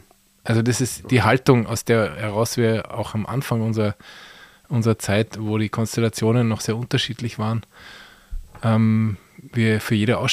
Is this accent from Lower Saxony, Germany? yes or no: no; Munich, Bavaria, Germany; moved away; Ich bin ursprünglich in München aufgewachsen